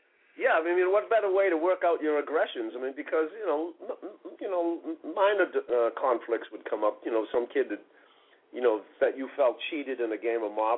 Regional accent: Boston, Massachusetts, United States; Well, yeah, in Roxbury we had chestnuts.

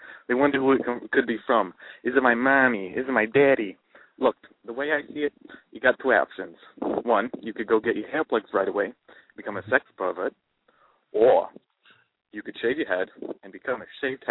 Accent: St. Paul, Minnesota, United States; from St. Paul, Minnesota.

